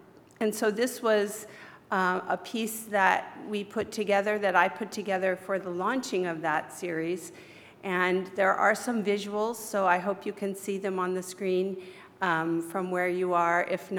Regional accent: Berkeley, California, United States; also born or lived in San Joaquin Valley; So I consider Berkeley my hometown. So I feel good about that. My whole life changed when I came here from the San Joaquin Valley. Little white girl who came to Berkeley and changed everything.

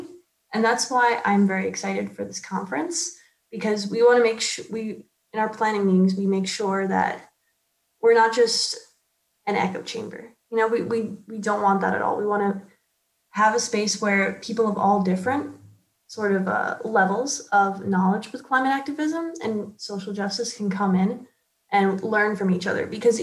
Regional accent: Long Island, New York, United States; because I'm from Long Island.

